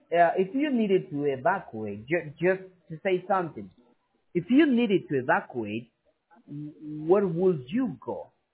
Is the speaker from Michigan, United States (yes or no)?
no; Dallas, Texas, United States; born there; Like I said, I was born in Dallas, Texas, but my mom is from Mexico and my dad from Colombia. So that's why we speak three languages at home.